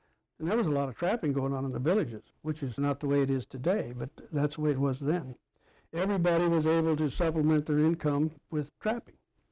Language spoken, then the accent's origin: English; Portland, Oregon, United States; also born or lived in Washington; I was born in Portland, Oregon in 1930, right during the Depression. Was raised pretty much outside of Portland. I was born there, but we always were on a farm or a ranch in Oregon or Washington.